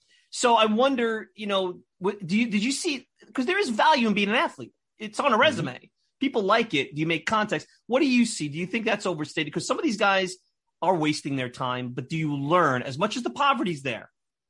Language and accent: English; Brooklyn, New York, United States; I've been in Brooklyn. Like, I grew up in Brooklyn.